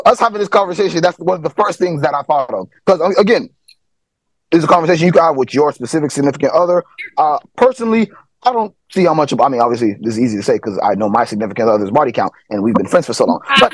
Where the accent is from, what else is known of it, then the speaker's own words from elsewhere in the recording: Miami, Florida, United States; So, growing up in South Florida, Miami specifically, body count could mean two things.